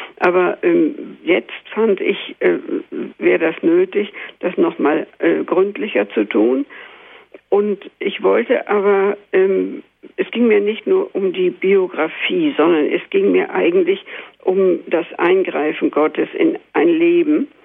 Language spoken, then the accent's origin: German; Hamburg, Germany; ich stamme ja aus Hamburg und war damals auf dem Lande evakuiert